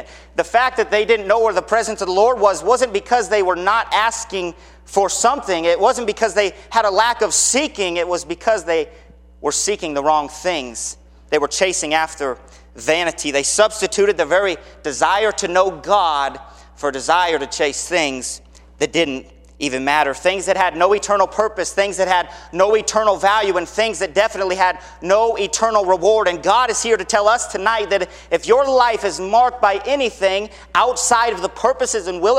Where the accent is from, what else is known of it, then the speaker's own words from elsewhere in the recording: Mariposa, California, United States; I grew up in Mariposa, California, not the California most people think of, and I graduated from high school in 2006.